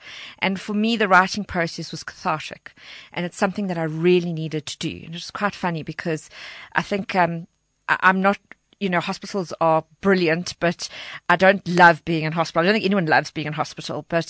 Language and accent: English; Walkerville, Eastern Cape, South Africa; Walkerville's my hometown. I'm very proudly from Walkerville.